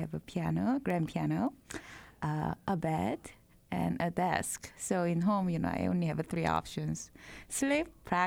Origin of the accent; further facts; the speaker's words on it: South Korea; English is a second language; But, you know, I came from Korea, and most kids start when they're three.